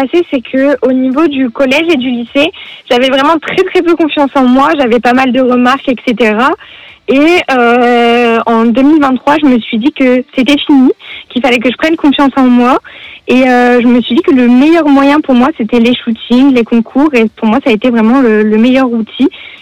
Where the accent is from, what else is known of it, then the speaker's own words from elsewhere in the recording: Amiens, Hauts-de-France, France; now in Quincampoix-Fleuzy, France; j'ai 21 ans et actuellement je vis à Quincampoix-Fleuzy, mais sinon je suis originaire d'Amiens.